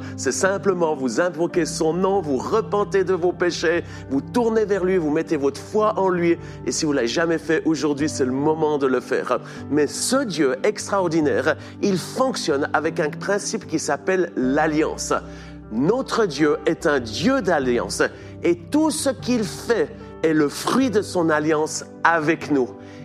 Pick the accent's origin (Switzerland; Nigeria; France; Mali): Switzerland; je viens de la Suisse, je suis marié, j'ai 4 enfants et 2 petits-enfants